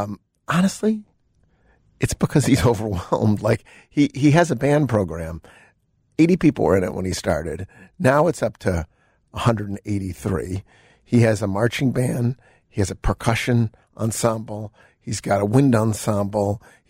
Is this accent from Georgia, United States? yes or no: no; Buffalo, New York, United States; Like, I'm from Buffalo.